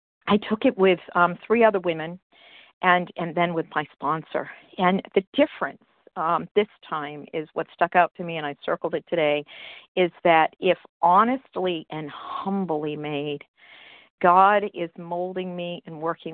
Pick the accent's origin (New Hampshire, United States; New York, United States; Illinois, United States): New Hampshire, United States; I'm from New Hampshire